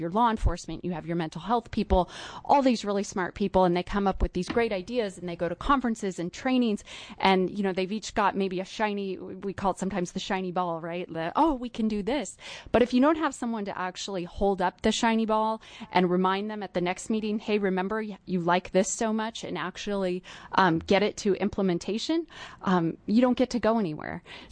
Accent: Oregon, United States; You know, I'm from Klamath County, so I really, really like Southern Oregon wines.

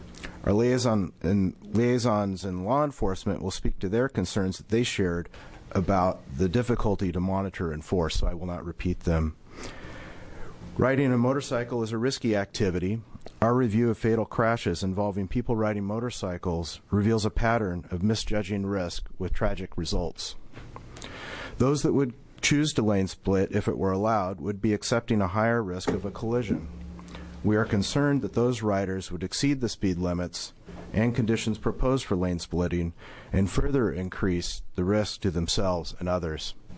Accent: Eugene, Oregon, United States; I'm from Eugene, Oregon.

